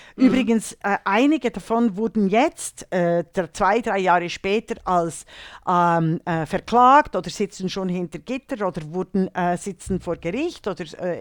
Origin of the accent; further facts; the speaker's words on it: Bavaria, Germany; ich kämpfe sowieso als Bayerin wahrscheinlich früher oder später für die Abspaltung von Bayern, von Deutschland.